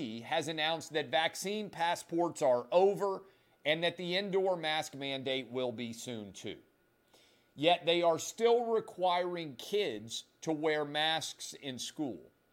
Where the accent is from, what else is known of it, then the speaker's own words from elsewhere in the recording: Nashville, Tennessee, United States; my beloved city of Nashville, my hometown, hosts a Super Bowl